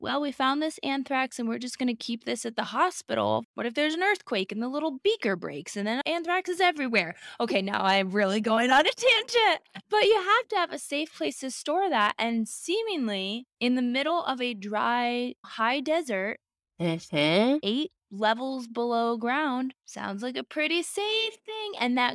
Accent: Alaska, United States; Oh, that's gold. I know that, growing up in Alaska.

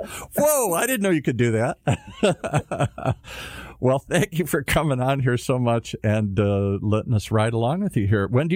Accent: Ireland; I'm Irish. I exaggerate a little bit here.

